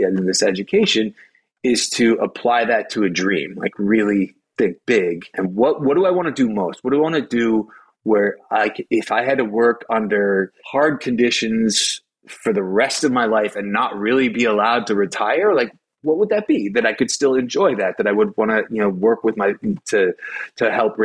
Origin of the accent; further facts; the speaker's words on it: Milwaukee, Wisconsin, United States; I grew up in Milwaukee. I was like a public school kid.